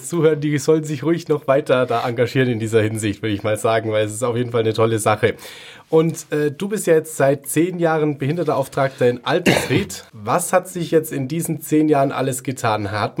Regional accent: Bavaria, Germany; zumindest bei uns im Allgäu

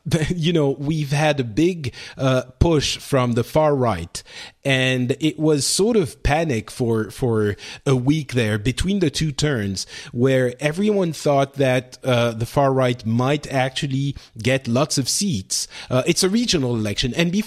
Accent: Paris, Île-de-France, France; I'm from Paris

